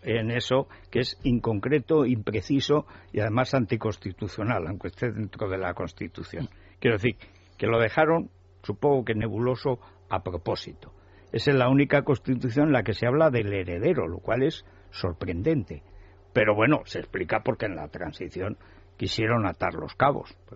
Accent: Spain

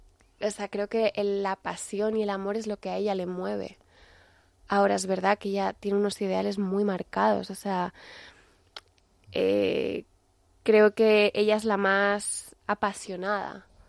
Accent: Spain; yo como española

